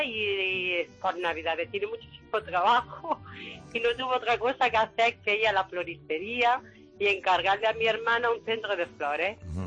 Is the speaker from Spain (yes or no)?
yes; Jaén, Andalusia, Spain; Soy de Jaén y estoy esperando que venga Jaén a verme